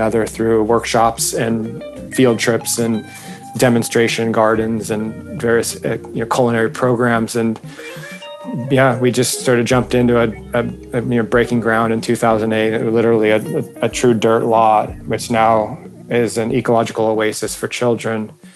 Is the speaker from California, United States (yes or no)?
yes; Newport Beach, California, United States; You know, I was raised in Newport Beach as a surfer, and my nature was the ocean.